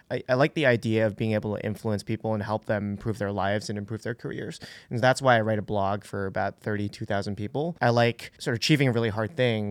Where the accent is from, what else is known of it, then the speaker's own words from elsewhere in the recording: Hong Kong; moved away as an adult; now in New York, United States; So when I moved here 3 years ago, I worked for Facebook and they had sponsored my visa. I'm from Hong Kong. I have a Canadian passport.